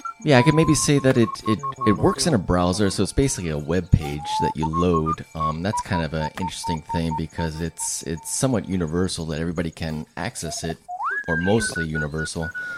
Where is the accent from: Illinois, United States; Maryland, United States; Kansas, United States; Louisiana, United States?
Maryland, United States; Baltimore; born there; now in Boulder, United States; Where do I come from? I was born in Baltimore, lived in lots of different places. Currently coming from Boulder, Colorado